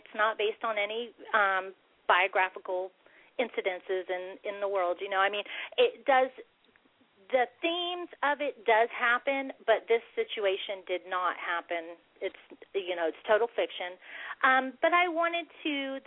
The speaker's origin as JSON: {"language": "English", "town": "Plant City", "region": "Florida", "country": "United States", "tie": "born or raised there", "also_born_or_lived": "Brandon", "lives_now": "Tulsa, United States", "said": "I'm from Brandon, Florida. Grew up there in Plant City. Moved to Tulsa, Oklahoma."}